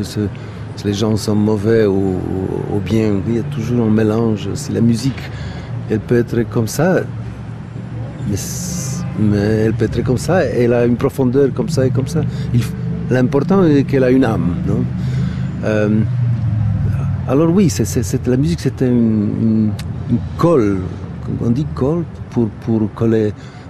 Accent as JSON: {"language": "French", "country": "Poland", "said": "ou surtout chez nous en Pologne"}